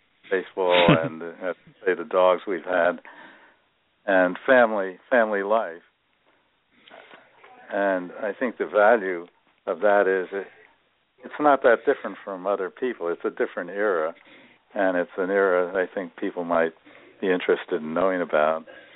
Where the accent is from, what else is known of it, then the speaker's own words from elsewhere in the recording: Brooklyn, New York, United States; I grew up in Brooklyn, New York, where the Dodgers were then a ball club.